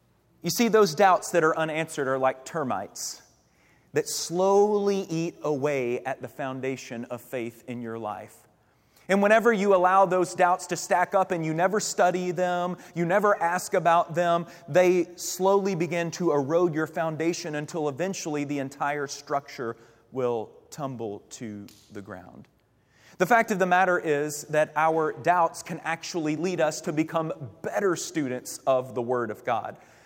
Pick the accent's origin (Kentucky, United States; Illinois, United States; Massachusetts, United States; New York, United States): Kentucky, United States; I'm from Kentucky, so it was a little later than what y'all are probably used to here in Florida.